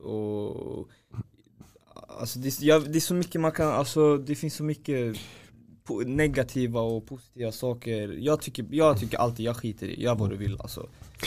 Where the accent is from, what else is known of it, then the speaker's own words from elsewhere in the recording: Iran; now in Sweden; Hellre Sverige än fucking... Iran. Chicago, eller fucking mitt hemland, Iran alltså.